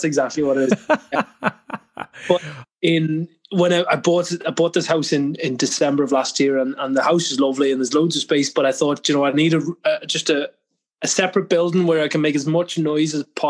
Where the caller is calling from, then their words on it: Enniskillen, Northern Ireland, United Kingdom; My house in I'm about 10 miles outside Enniskillen County Fermanagh.